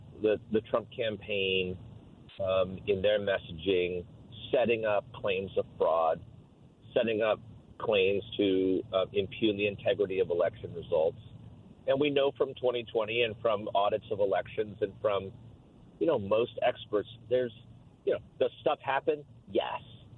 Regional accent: United States; I'm their friend and I'm an American, I'm a human being.

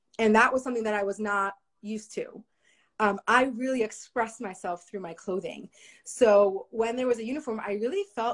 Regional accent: San Antonio, Texas, United States; now in Bozeman, United States; I grew up in San Antonio, Texas, doing the same thing, growing up in a Chabad family in outreach.

